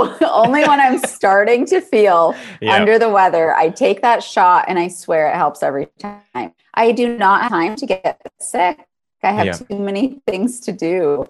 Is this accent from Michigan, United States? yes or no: yes; Michigan, United States; accent: Yooper; A Youper accent is pretty intense. I think I've lost most of my accent. I don't pronounce the words like they do up there.